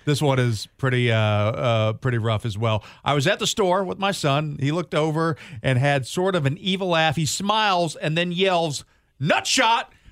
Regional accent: St. Louis, Missouri, United States; I think the growing up in St. Louis, the Cardinals won the World Series

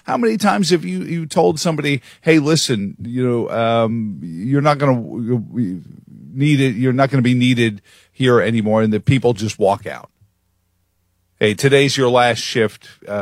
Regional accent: New York City, New York, United States; I like to think I'm abundantly polite, but I grew up in New York City.

